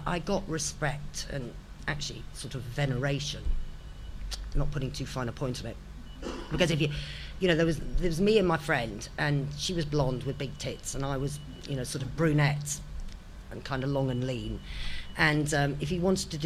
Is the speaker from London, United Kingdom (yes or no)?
no; East of England, United Kingdom; And I was from Hertfordshire.